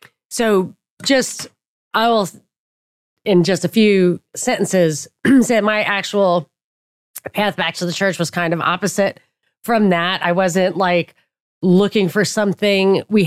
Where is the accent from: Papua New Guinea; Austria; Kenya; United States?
Papua New Guinea; I grew up in Papua New Guinea.